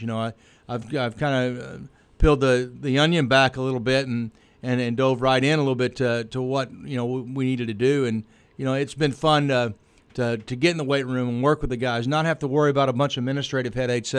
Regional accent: Herculaneum, Missouri, United States; Well, I grew up in Herculaneum, obviously, and graduated there in the Stone Ages.

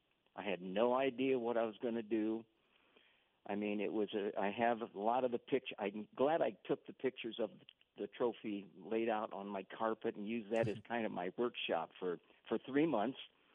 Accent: Iowa City, Iowa, United States; being a Hawks fan growing up in Iowa City, and you know, the campus being my playground as a kid

